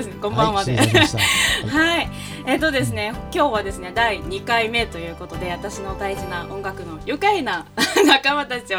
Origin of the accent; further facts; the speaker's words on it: Miyazaki, Japan; born there; now in Tokyo, Japan; 南国は宮崎生まれ、ポカポカシンガー